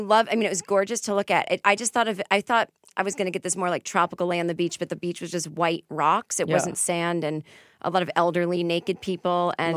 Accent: Massachusetts, United States; now in Hollywood, United States; Massachusetts.

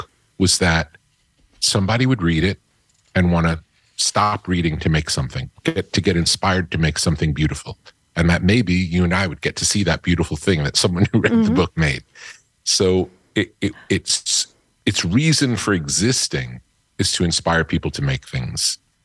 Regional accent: New York, United States; I had kind of a very lucky upbringing in that I was brought up an hour outside of Manhattan on the beach. So I got to experience nature from a young age.

